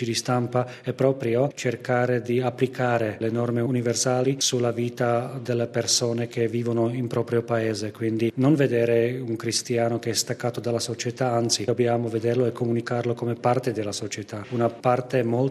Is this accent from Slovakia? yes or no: yes; Slovakia; Italian is a second language; Io provengo dalla Slovacchia, quindi un paese piccolo di 5 milioni di abitanti